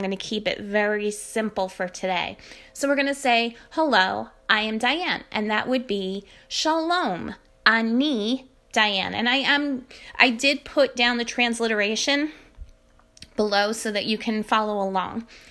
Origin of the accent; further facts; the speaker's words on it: United States; accent: New York; I am not from Israel, so my Hebrew tends to get tempered a little bit with my New York accent and my New England accent, so bear with me.